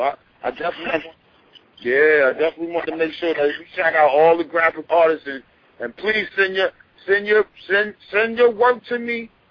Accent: Irvington, New Jersey, United States; I'm from Irvington, New Jersey, everybody. I'm out here in Irvington.

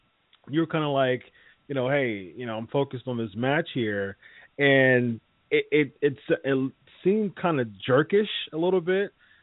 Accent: Ohio, United States; I went to an ROH show in Ohio, my hometown, and you were there.

